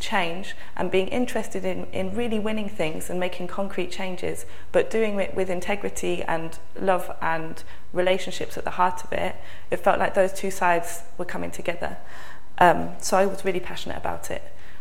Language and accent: English; Wellington, New Zealand; I grew up in Wellington with my mum and dad and my two sisters, and I grew up a Quaker.